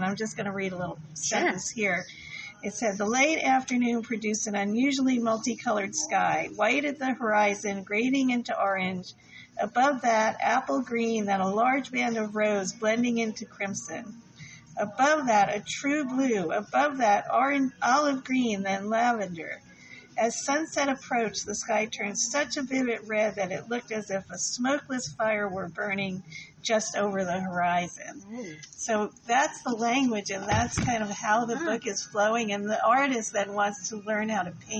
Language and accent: English; New York, United States; I'm a New Yorker, but I don't know much about Brooklyn